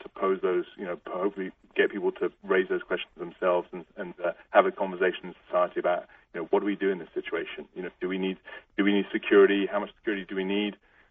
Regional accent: United Kingdom; now in United States; I'm a British. I live in America. I'm a filmmaker here

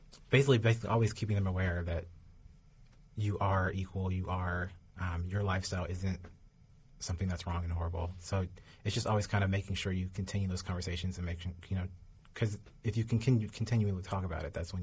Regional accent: Delaware, Ohio, United States; I grew up in Delaware, Ohio, a small rural town just outside of Columbus, and I was picked on mercilessly in junior high and high school for acting feminine.

